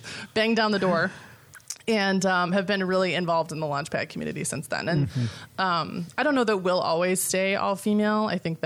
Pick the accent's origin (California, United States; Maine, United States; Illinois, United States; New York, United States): Illinois, United States; Chicago; I'm from Chicago.